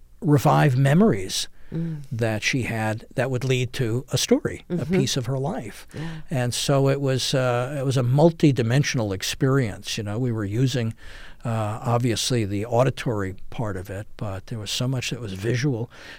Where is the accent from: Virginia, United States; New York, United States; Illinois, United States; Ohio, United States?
New York, United States; New York City; I grew up in New York City, actually in the Second World War. I was born in 1943. And so there were a lot of fresh European immigrants all around me.